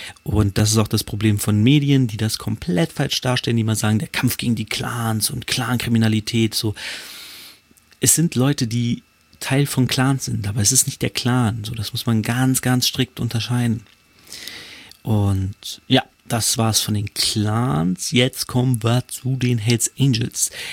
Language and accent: German; Hanover, Lower Saxony, Germany; Ich komme ja aus Hannover